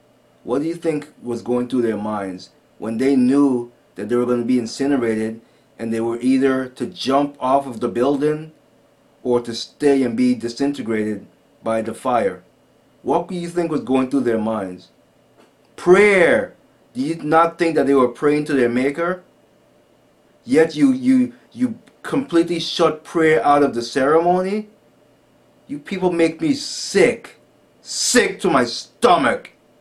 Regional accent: St. Thomas, U.S. Virgin Islands; I'm from the St. Thomas, Virgin Islands, let me tell you.

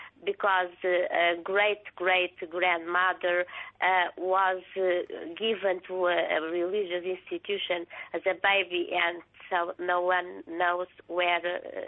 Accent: Lisbon, Portugal; I'm from Portugal. It's a small town in the outskirts of Lisbon.

